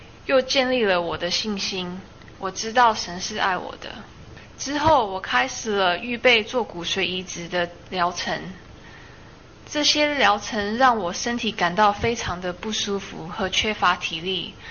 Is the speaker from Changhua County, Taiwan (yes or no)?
no; Taipei, Taiwan; born there; 我出生在台北。